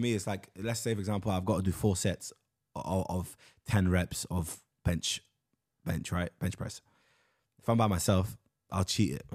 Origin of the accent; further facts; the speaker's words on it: London, United Kingdom; growing up in North West London, I saw a lot of people from different cultures, different backgrounds.